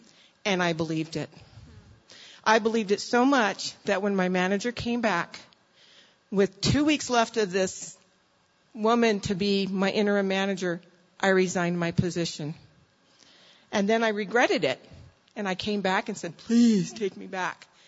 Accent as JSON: {"language": "English", "region": "New Mexico", "country": "United States", "also_born_or_lived": "California", "lives_now": "Albuquerque, United States", "said": "I just moved back to Albuquerque about 2 years ago. I was originally from New Mexico. I moved to California for a job, was there for 30 years."}